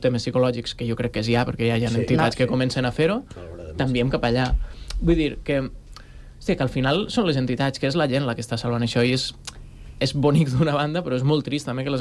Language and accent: Catalan; Alcoy, Valencian Community, Spain; Jo, com he dit, soc d'Alcoi, tinc tota la família allà, Alcoi no ha estat afectat, és més al sud, a més és zona de muntanya